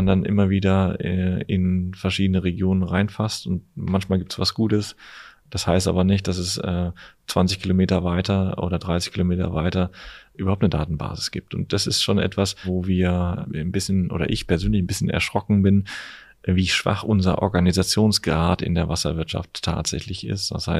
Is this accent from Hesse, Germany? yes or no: no; North Rhine-Westphalia, Germany; Wir kommen aus Nordrhein-Westfalen, stehe ständig im Stau